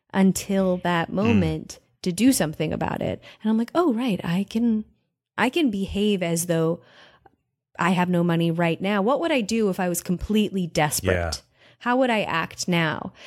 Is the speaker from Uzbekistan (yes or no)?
yes; Uzbekistan; I come from Uzbekistan.